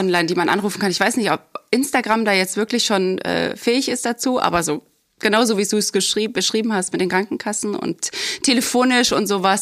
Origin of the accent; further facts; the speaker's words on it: Saxony, Germany; Witzigerweise komme ich ja ursprünglich aus dem Osten, aus der Nähe aus Dresden. Und ich habe in Dresden meine Ausbildung angefangen